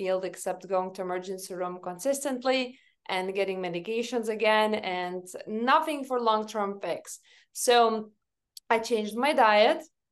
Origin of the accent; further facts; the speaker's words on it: Lithuania; moved away; as you mentioned, I came from Lithuania. I didn't have any kind of type of strong beginnings here.